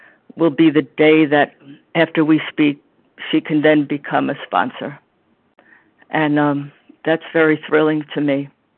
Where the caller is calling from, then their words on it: New York, United States; I'm calling from New York. I am in New York.